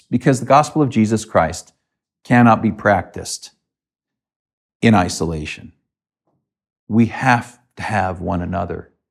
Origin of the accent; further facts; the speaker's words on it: United States; Now, I'm an American. I wasn't raised to understand some of the things that many of you understand because of where you were raised here in the British Isles.